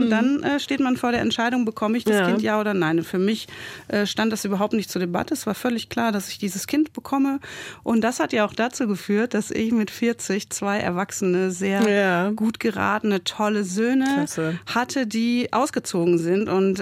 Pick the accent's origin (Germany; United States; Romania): Germany; Eifel; now in Leipzig, Germany; ich würde schon sagen, die Eifel ist meine Heimat. Das ist die Gegend, wo ich herkomme. Und trotzdem fühle ich mich in Leipzig jetzt auch so richtig zu Hause. Und vor kurzem hat jemand zu mir gesagt, ich wäre jetzt ein waschechter Wossi, halb Wessi, halb Ossi.